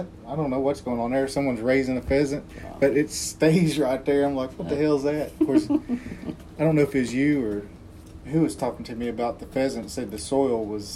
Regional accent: Florida, United States; I come up in a rough school in Florida when I was little

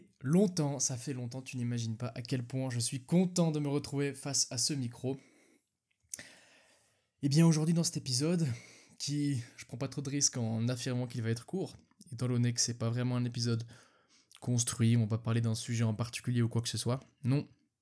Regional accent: Switzerland; je l'ai déjà dit dans ce podcast, mais je suis suisse

